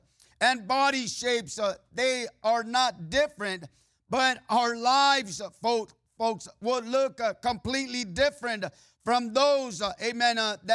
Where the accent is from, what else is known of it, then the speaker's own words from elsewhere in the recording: Texas, United States; accent: Mexican, Texas, Colorado, California; I have a Mexican, Texas, now a Colorado accent, if we have an accent tonight. Mixed in with a California, a valley, amen, sometimes dude accent.